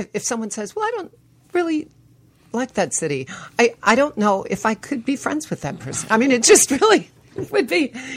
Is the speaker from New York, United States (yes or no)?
no; New Orleans, Louisiana, United States; You know, I tell you, to me, growing up in New Orleans was a normal thing. I thought every city was like that until I moved away and I went to college